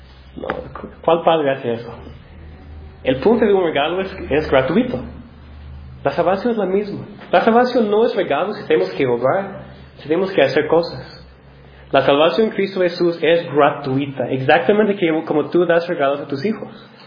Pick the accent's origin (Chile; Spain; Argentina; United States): United States; now in Mexico; como misionero, yo vengo de los Estados Unidos y estoy predicando a mexicanos en un país muy católico